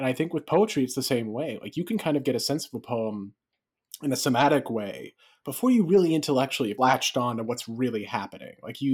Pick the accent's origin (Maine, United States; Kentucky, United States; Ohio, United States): Maine, United States; just because I grew up in Maine and all his books are in Maine.